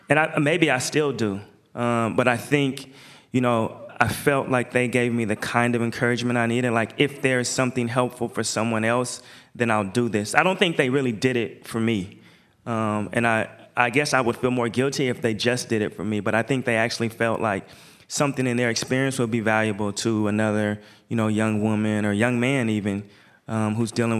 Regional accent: Portland, Oregon, United States; Oregon, Portland's national identity, everywhere I go, I say I'm from Portland.

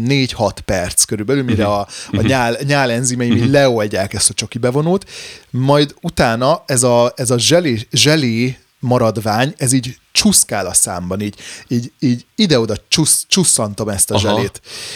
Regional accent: Hungary; Mert magyar vagyok, bazd meg.

